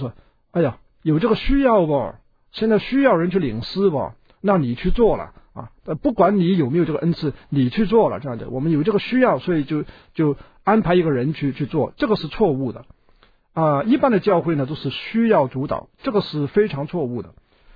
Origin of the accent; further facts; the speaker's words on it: China; 所以我们特别是我们中国人的基督徒啊，我们自古以来我们有一个习惯